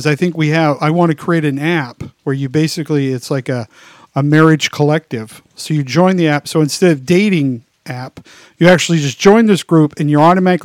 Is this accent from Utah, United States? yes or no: yes; Utah, United States; growing up in Utah, there are polygamists still there